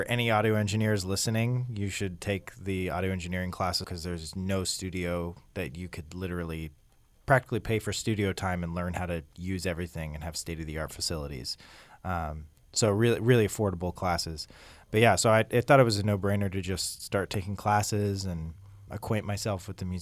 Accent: San Francisco, California, United States; also born or lived in New York; I'm from San Francisco, where I went to a public arts high school and studied jazz there. Moved to New York and studied at a conservatory called the New School for Jazz and Contemporary Music.

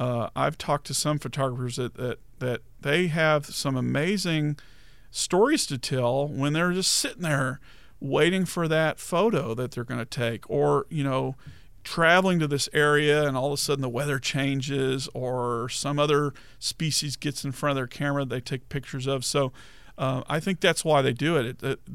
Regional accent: Dallas, Texas, United States; But when I was a kid growing up in Dallas, I saw my first caracara in Kaufman County in the 1970s on I-20 driving through there

